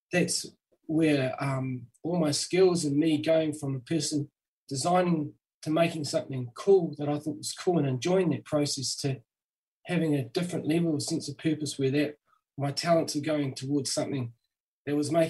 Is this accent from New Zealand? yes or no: yes; New Zealand; accent: Kiwi; When I go back home, when I come back, all my work, just to say my accent is really strong Kiwi.